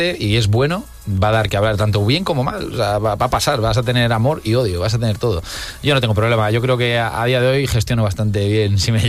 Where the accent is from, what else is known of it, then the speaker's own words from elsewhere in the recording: Madrid, Community of Madrid, Spain; de madre vasca, pero sí, prácticamente, yo soy madrileño. No soy gato totalmente, como dicen